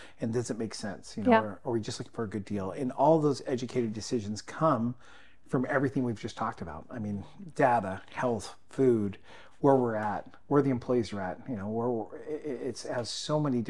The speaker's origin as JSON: {"language": "English", "region": "Alaska", "country": "United States", "tie": "born or raised there", "said": "Well, I grew up in Mama O's up here in Alaska"}